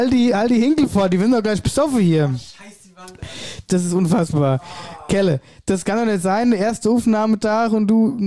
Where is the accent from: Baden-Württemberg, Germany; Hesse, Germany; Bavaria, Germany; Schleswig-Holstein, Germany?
Hesse, Germany; Wöllstadt; Ich komme auch aus Wölstadt. Ja, also aus Niederwölstadt.